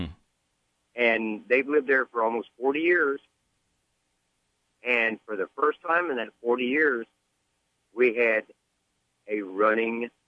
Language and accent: English; Chicago, Illinois, United States; born there; I was born in Chicago, so maybe I should go back to the Windy City.